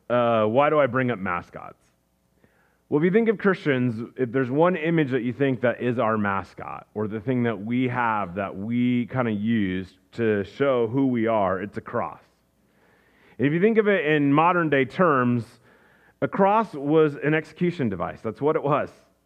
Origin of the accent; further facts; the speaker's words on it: Iowa, United States; I grew up in Iowa, and they had the South Dakota State Jackrabbits.